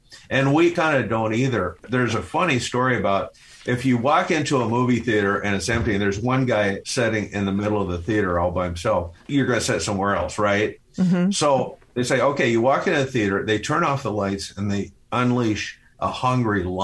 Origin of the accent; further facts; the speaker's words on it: Kansas, United States; Where I grew up in Kansas, we're the last remnant of what's called the tall grass prairie.